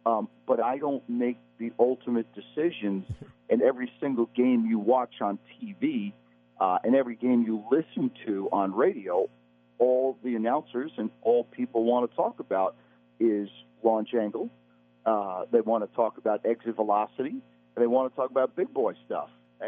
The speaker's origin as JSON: {"language": "English", "region": "New York", "country": "United States", "tie": "born or raised there", "said": "all when you're born and raised in New York, you know, all things go back to the Yankees"}